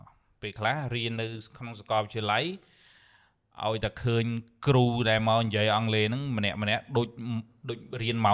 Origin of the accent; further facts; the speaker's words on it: Sithor Kandal, Prey Veng, Cambodia; also born or lived in Siem Reap; ប៉ុន្តែខ្ញុំកើតនៅព្រៃវែងទេនៅស្រុកស៊ីធរកដាល